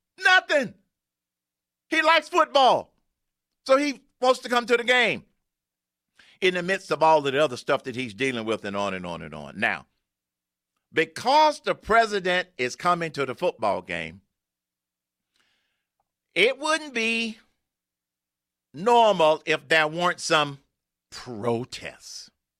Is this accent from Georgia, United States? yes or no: yes; Georgia, United States; One, I was raised in Georgia. Two, I live here in Georgia now.